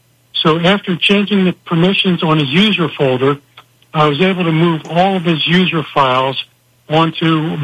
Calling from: Jenkintown, Pennsylvania, United States; also born or lived in Pittsburgh; Jenkintown, Pennsylvania, just north of Philadelphia.

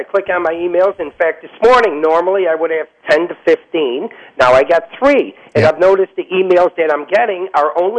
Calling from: Rochester, New York, United States; Oh, Rochester.

